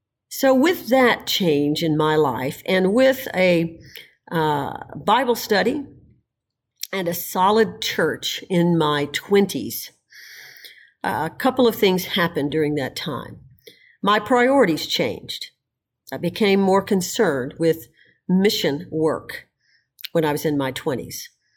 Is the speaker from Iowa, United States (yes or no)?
no; Houston, Texas, United States; also born or lived in Dallas; I'm from Houston originally, grew up there, went to high school there, and then I went to a university in Dallas, Texas.